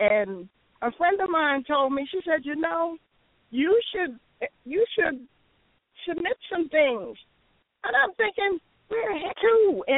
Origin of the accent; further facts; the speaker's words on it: New York, United States; Because I'm from New York.